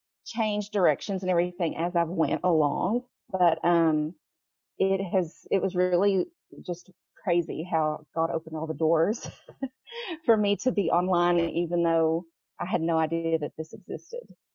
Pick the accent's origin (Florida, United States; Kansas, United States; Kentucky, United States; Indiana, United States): Kentucky, United States; So I am from Kentucky, born and raised.